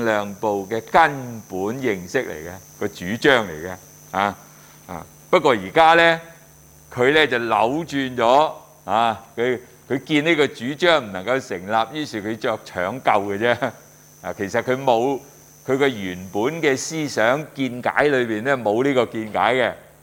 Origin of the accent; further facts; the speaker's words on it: China; 翻译做地狱咧，顺应翻我哋中国人的那种认识啊。